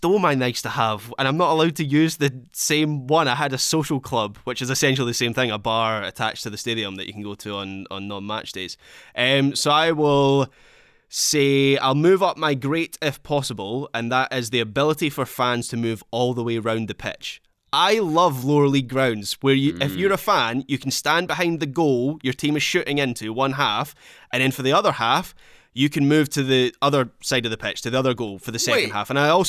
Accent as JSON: {"language": "English", "region": "Scotland", "country": "United Kingdom", "said": "I'm Scottish."}